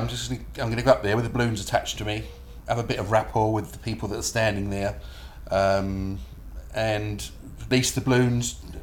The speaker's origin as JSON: {"language": "English", "region": "London", "country": "United Kingdom", "tie": "born or raised there", "lives_now": "Gillingham, United Kingdom", "said": "In London, South London, Peckham. Yep, from when I was born in East Dulwich, and then we lived in Peckham till I was about 13, then we moved to Dulwich, West Dulwich, and say currently I live in Gillingham."}